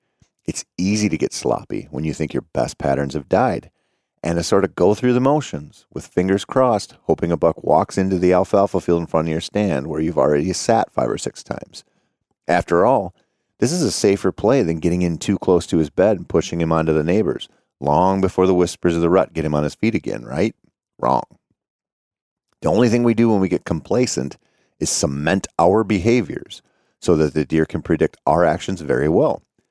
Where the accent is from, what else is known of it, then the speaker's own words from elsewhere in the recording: Minnesota, United States; When I don't kill a buck in my home state of Minnesota